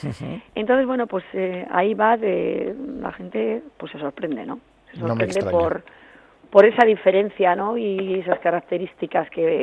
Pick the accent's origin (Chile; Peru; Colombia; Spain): Spain; Artziniega, Basque Country; Yo, bueno, pues soy de Archiniega y tengo que, vamos, barrer para casa